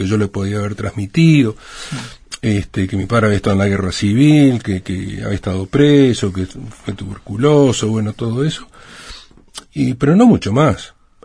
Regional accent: Uruguay; yo vengo de Uruguay, o sea que tampoco...

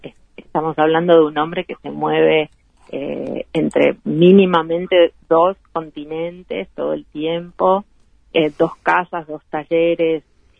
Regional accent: Maldonado, Uruguay; yo soy del departamento de Maldonado, así que es muy de cerca su trabajo como gestor cultural

